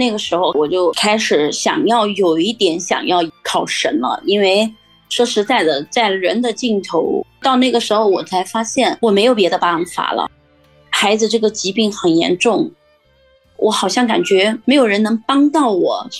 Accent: Jiangxi, China; 因为我们是南方人，江西人嘛，但北京呢离我们将近2000公里啊

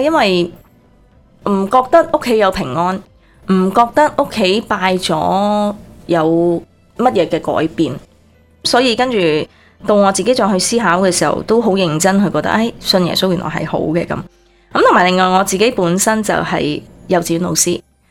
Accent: Hong Kong; moved away as an adult; now in Vancouver, Canada; 我是来自香港的，我移民了过来温哥华11年。香港的时候已经认识耶稣了，91年读紧书的时候，很感谢神。自己本身是佛教家庭的，还有拜祖先

